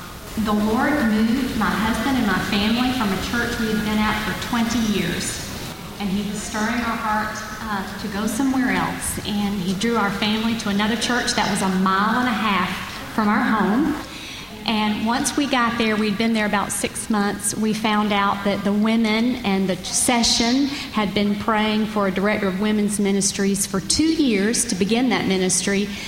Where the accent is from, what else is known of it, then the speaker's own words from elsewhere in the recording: Columbia, South Carolina, United States; I'm from Columbia, South Carolina.